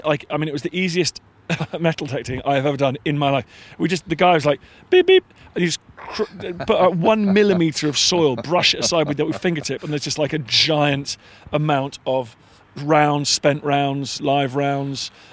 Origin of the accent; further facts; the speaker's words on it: United Kingdom; I mean, honestly, we're British.